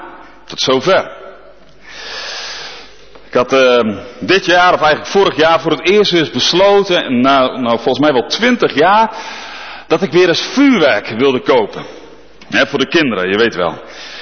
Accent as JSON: {"language": "Dutch", "town": "Nieuw-Pekela", "region": "Groningen", "country": "Netherlands", "said": "Ik kom uit Nieuw-Pekela."}